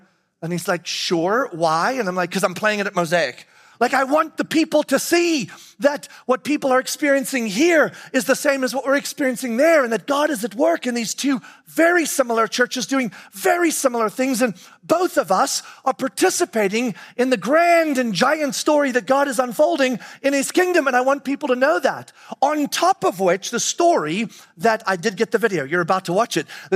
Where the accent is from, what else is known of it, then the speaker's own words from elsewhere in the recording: United States; And he's from Australia and we're from America.